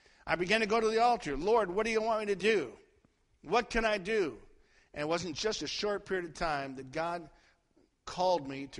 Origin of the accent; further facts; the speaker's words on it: Cleveland, Ohio, United States; And I left there, went back to my hometown of Cleveland, Ohio, then down to Columbus, Georgia, Phoenix City, Alabama, Montgomery, Alabama, and then to Alexander City, Alabama.